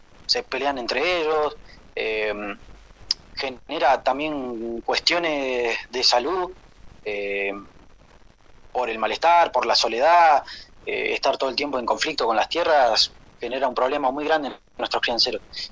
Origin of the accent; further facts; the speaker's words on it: Manzano Amargo, Neuquén, Argentina; nosotros, para empezar, somos pobladores de Manzano Amargo de toda la vida. Trabajamos acá, vivimos acá